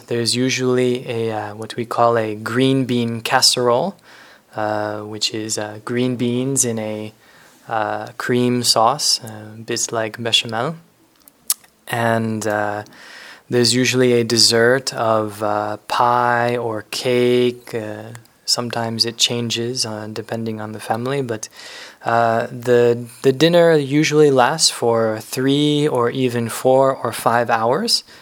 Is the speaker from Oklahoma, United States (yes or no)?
no; North Carolina, United States; I'm from the United States. I'm from North Carolina.